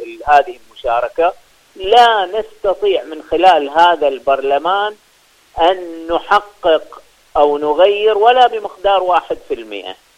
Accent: Bahrain; يعني عندنا في البحرين أكثر من 200 شهيد

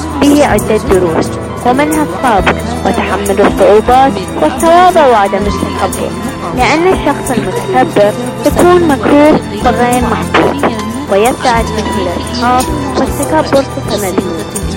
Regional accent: Iraq; سلام عليكم، … من العراق.

